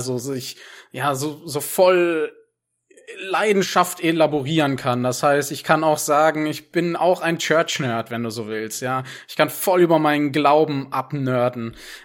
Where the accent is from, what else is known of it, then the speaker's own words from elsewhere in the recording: Lemgo, North Rhine-Westphalia, Germany; Ich komme aus Lemgo, das liegt in der Nähe von Bielefeld, wer das schon mal gehört hat und dran glaubt.